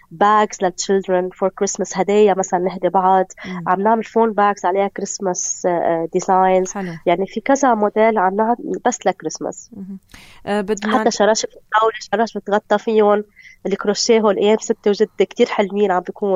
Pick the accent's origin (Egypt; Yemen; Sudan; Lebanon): Lebanon; يعني أنا عشت شبابي كله بلبنان وخلقت بلبنان وإن شاء الله ضلني بلبنان ما أطرفل،